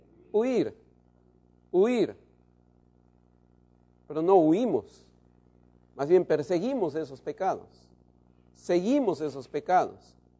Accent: Peru; En mi país, en Perú, se usa una frase, dicen, viejo rabo verde.

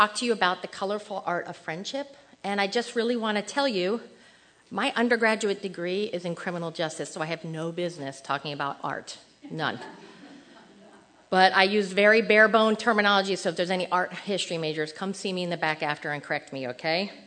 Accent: New Jersey, United States; because I'm from Jersey and we know how to roll

